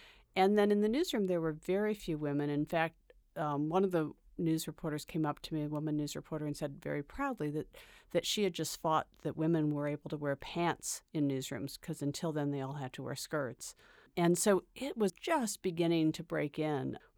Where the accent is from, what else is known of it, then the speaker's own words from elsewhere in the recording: Rock Island, Illinois, United States; I grew up in Rock Island and I went to school at Northwestern, and then I was the managing editor of the Sun-Times in the 90s. So I have deep Illinois roots.